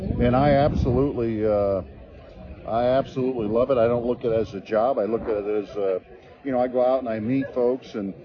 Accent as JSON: {"language": "English", "town": "Cedar Rapids", "region": "Iowa", "country": "United States", "tie": "born or raised there", "said": "Yeah, I grew up in Cedar Rapids, Iowa, which is north of Iowa City, about 30 miles. That's where I grew up."}